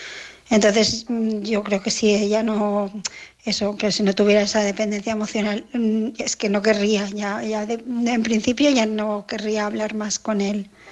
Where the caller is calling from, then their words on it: Barcelona, Catalonia, Spain; de Barcelona